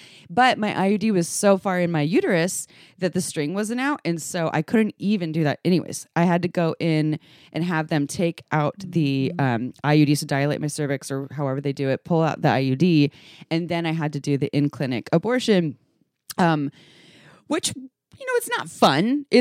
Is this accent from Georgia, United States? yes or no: no; Santa Cruz, California, United States; I was raised in Santa Cruz